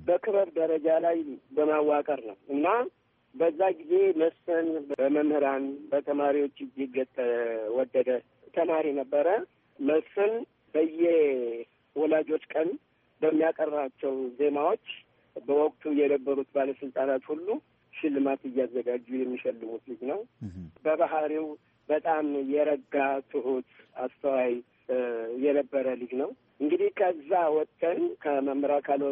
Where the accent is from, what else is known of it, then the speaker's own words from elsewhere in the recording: Dessie, Amhara, Ethiopia; በወሎ ክፍለ ሀገር ደሴ ከተማ በተለይ ሮቢት አኖኒማ በሚባለው አካባቢ ተወለድን። እዛ ለብዙ ጊዜ አሳልፈን ለትምህርት ስንደርስ በመምህር ካልወልድ ትምህርት ቤት ከአንድ እስከ ስድስተኛ ክፍል አብረን ተማር።